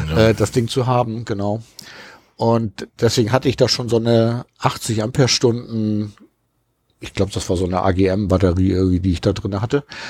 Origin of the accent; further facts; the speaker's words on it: Hamburg, Germany; der ja nun wieder in Hamburg ist, meine Heimatstadt.